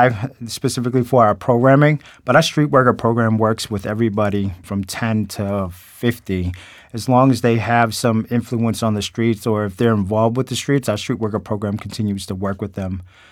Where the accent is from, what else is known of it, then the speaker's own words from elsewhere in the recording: Lowell, Massachusetts, United States; I grew up in Lowell, got involved with gangs at a very young age, was one of the shot callers of a gang for quite some time.